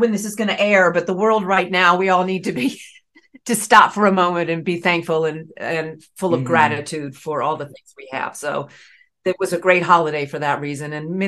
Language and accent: English; Raleigh, North Carolina, United States; I grew up in Raleigh, North Carolina. And right. When I grew up back in, you know, during the Great Depression, there wasn't theater around me to see that I knew of.